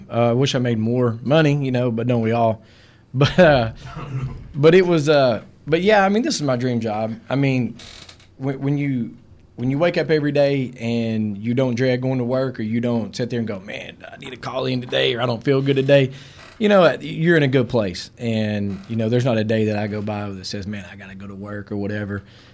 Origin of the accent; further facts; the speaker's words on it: Knoxville, Tennessee, United States; I actually grew up in North Knoxville. I attended Powell High School. Played football there for 4 years, you know, that's kind of it.